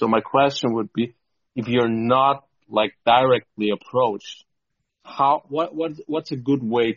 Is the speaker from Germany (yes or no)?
yes; southern Germany, Germany; English is a second language; I'm an addict from South Germany.